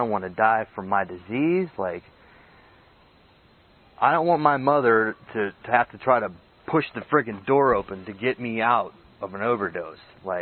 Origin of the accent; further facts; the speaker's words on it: West Coast, United States; I'm from the West Coast, and it's all methamphetamines out there, and it's all laid back